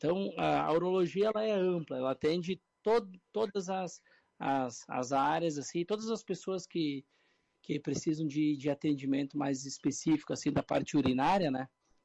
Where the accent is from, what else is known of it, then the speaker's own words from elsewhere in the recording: Rio Grande do Sul, Brazil; E nós, como um bom gaúcho, adoramos um churrasquinho, né?